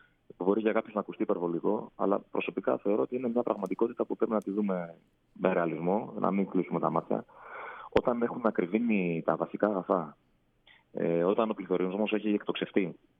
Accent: Nea Filadelfeia, Attica, Greece; Εγώ μεγάλωσα στη Νέα Φιλαδέλφεια.

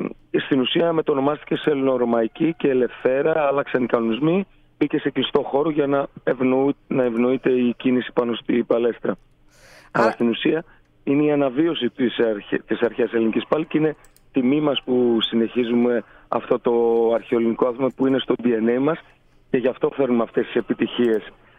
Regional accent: Katerini, Central Macedonia, Greece; η παραλία Κατερίνη, η ιδιαίτερη πατρίδα μου, παίρνει πάρα πολύ μεγάλη προβολή παγκοσμίως

